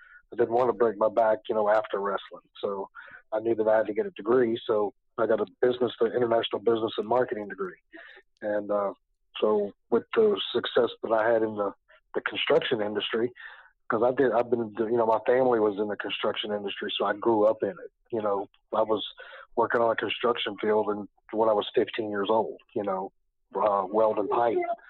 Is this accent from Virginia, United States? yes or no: yes; Waynesboro, Virginia, United States; I was in a gym in my hometown of Waynesboro, Virginia